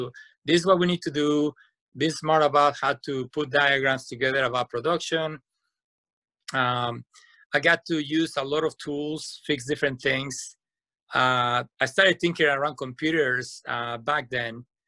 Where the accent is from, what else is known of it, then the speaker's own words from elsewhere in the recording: Mexico City, Mexico; Mexico City.